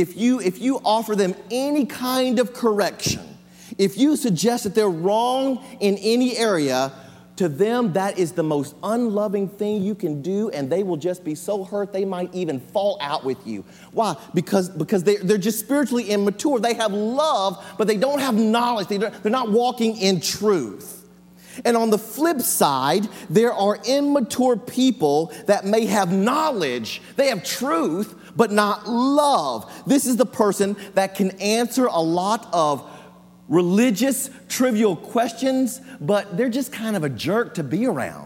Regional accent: Tennessee, United States; because there's no tumbleweed where I grew up in West Tennessee.

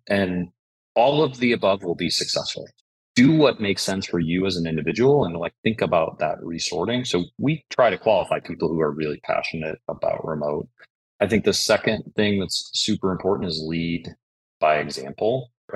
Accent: Buffalo, New York, United States; So I mentioned I'm from Buffalo.

